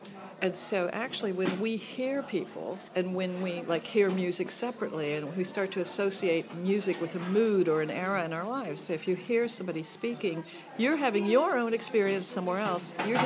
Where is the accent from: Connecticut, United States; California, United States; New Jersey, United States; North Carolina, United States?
California, United States; Hollywood; Well, I come from Hollywood. I actually live underneath the Hollywood sign, under the third O.